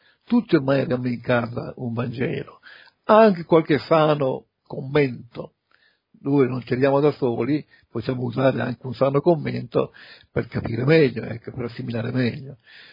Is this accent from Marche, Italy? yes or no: no; Ravenna, Emilia-Romagna, Italy; sono di Ravenna.